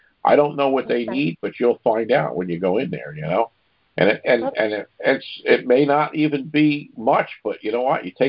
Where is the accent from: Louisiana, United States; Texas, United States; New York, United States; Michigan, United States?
New York, United States; I'm going on to somebody from my home state here, New York.